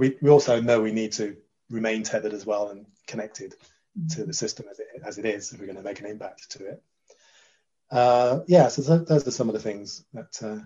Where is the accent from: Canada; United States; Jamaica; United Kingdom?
Jamaica; I come from Jamaica